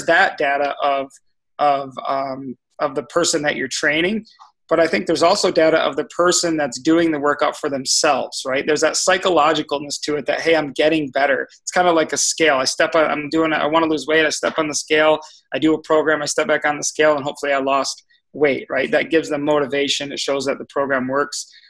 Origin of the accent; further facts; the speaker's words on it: Michigan, United States; I grew up in Michigan, so I'm new to the Wisconsin area.